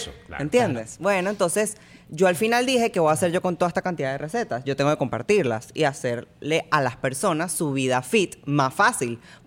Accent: Italy; soy italiana, y eso yo creo que lo heredé

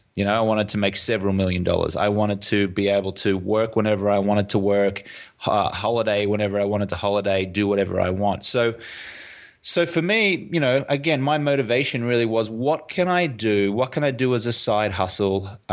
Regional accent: Brisbane, Queensland, Australia; Your listeners can probably hear my accent. I'm from Brisbane, Australia.

